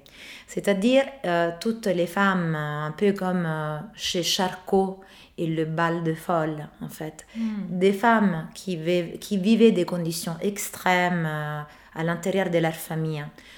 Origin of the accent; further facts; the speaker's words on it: Rome, Lazio, Italy; French is a second language; also born or lived in Naples; je suis originaire de Naples, mais j'ai grandi à Rome toute ma vie, mais de famille napolitaine des deux côtés, mère et père.